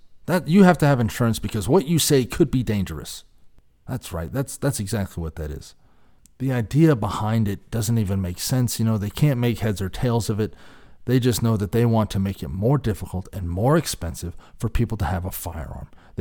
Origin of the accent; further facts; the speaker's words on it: San Jose, California, United States; my hometown where I was raised, San Jose, California.